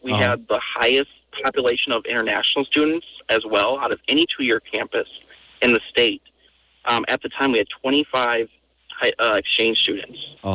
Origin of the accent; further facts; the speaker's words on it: Richland Center, Wisconsin, United States; As you mentioned, it was being someone born and raised in Richland Center myself, I went to the campus.